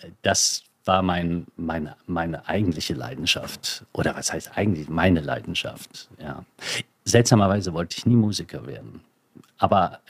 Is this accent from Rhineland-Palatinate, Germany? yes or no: yes; Rhineland-Palatinate, Germany; Die einzige Berührung mit Wein war meine, da wo ich groß geworden bin, an der Mosel.